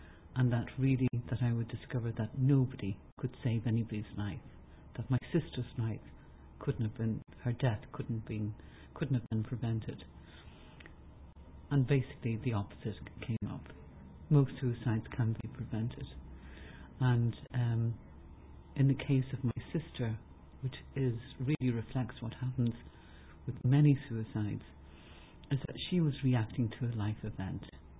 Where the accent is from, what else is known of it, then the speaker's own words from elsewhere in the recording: Dublin, Leinster, Ireland; So, as you said, I'm from Dublin, I'm from Ireland